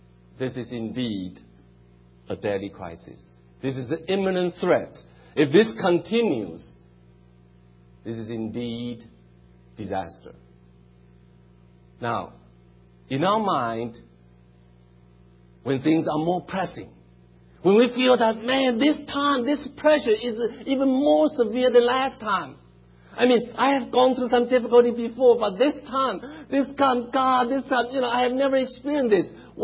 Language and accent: English; Taiwan; when I grew up in Taiwan, I'm about 2 years younger than my brother.